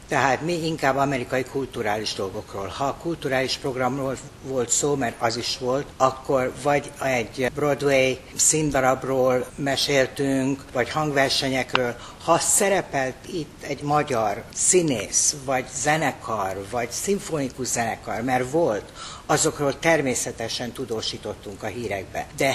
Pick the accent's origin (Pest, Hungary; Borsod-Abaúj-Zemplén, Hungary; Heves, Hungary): Pest, Hungary; Leányfalu; Én Leányfalun születtem, ott nevelkedtem